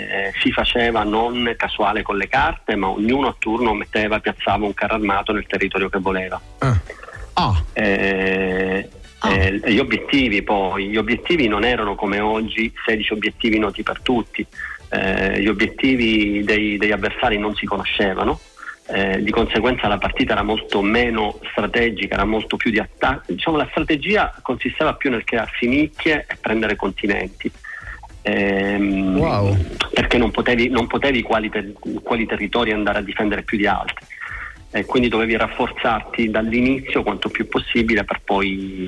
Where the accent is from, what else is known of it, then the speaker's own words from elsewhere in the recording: Palermo, Sicily, Italy; now in Turin, Italy; Io sono di Palermo, anche se gioco nel club di Torino, perché vivo ormai qui da oltre 20 anni.